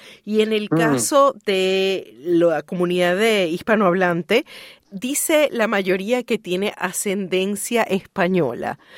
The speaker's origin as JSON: {"language": "Spanish", "country": "Venezuela", "tie": "born there", "said": "mis padres nacieron en Venezuela, yo nací en Venezuela y así me identifico"}